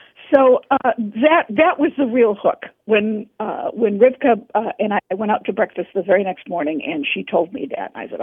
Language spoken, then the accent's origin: English; Chicago, Illinois, United States; No, I'm from Chicago.